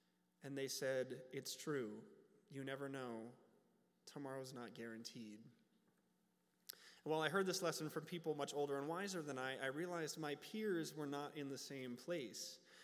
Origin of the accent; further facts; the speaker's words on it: Nebraska, United States; Growing up in Nebraska, my exposure to the LGBT community was almost exclusively what I saw on TV